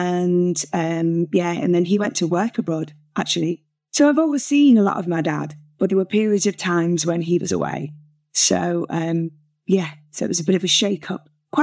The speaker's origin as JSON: {"language": "English", "town": "Rainhill", "region": "North West England", "country": "United Kingdom", "tie": "born or raised there", "said": "I grew up just outside Liverpool, and I was born in West Sittingsford. My parents and I lived in a place called Rain Hill"}